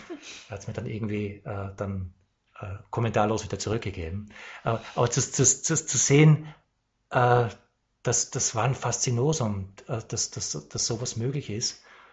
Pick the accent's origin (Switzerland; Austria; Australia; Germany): Austria; Ich meine, in Deutschland war es extrem, aber aus Österreich, wo ich herkomme, ich weiß, da war das absolut extrem